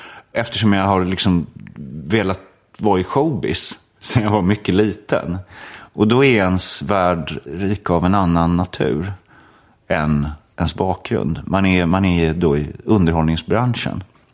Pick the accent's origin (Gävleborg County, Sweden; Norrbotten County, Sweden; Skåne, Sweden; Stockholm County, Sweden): Stockholm County, Sweden; Stockholm; Jag växte upp i Blackeberg, ja.